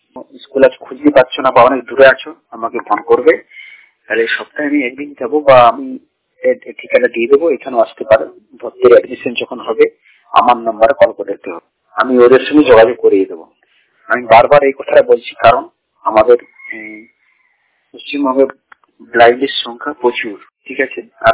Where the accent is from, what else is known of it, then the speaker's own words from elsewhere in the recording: Bankura, West Bengal, India; আমার বাড়ি বাঁকুড়া জেলায়।